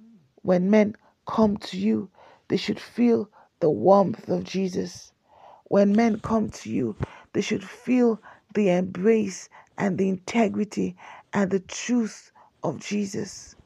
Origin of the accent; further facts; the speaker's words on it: Nigeria; but I am a Nigerian and I'm not fraudulent.